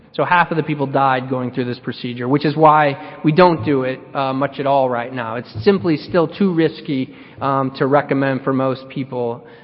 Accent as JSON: {"language": "English", "region": "Missouri", "country": "United States", "said": "And I'm from Missouri, so I'm a big Mark Twain fan."}